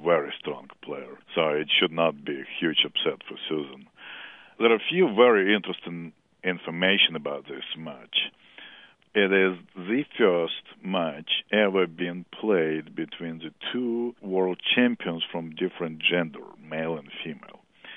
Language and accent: English; Russia; English is a second language; now in United States; I'm originally from Russia.